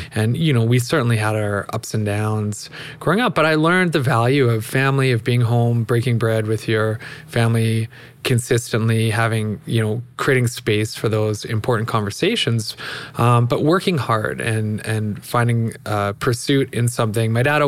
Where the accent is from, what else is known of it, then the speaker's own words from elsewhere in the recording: Calgary, Alberta, Canada; So I've spent most of my life in Calgary. I was born in Edmonton. Don't hold that against me, Calgarians. And so some back and forth actually between Calgary and Edmonton.